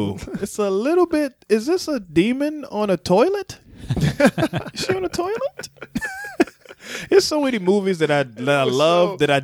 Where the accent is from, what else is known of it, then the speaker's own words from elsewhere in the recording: Texas, United States; I grew up in Texas. We had a Black History Hour.